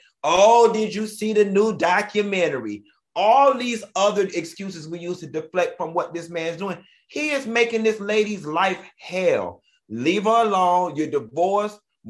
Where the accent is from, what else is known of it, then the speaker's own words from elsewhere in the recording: Miami Gardens, Florida, United States; Baby, I grew up in Miami Gardens. My daddy lived 30 minutes away in North Miami.